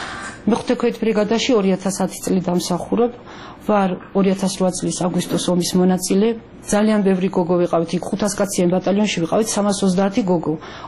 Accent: Ereti, Shida Kartli, Georgia; მე თვითონ დაბადებული და გაზრდილი ვარ ერეთში, სოფელი ერეთი გაგებული გექნებით.

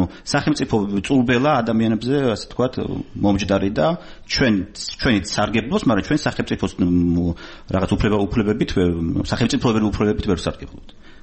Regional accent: Tbilisi, Georgia; მე ვარ საქართველოს შვილი, გაზრდილი ვარ. საქართველოს თბილისის და საქართველოს ყაიდაზე

